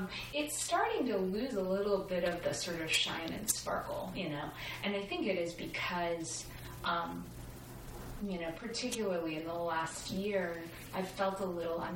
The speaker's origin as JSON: {"language": "English", "town": "Chicago", "region": "Illinois", "country": "United States", "tie": "born or raised there", "lives_now": "Austin, United States", "said": "I grew up in Chicago."}